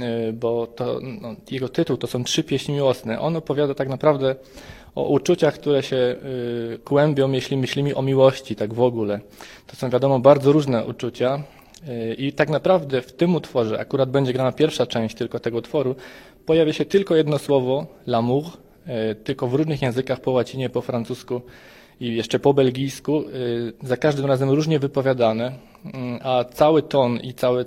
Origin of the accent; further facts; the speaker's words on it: Łęczyca, Łódź Voivodeship, Poland; now in Łódź, Poland; ja czuję się łodzianinem tak naprawdę już teraz, chociaż pochodzę z Łęczycy i w Łodzi czuję się bardzo dobrze.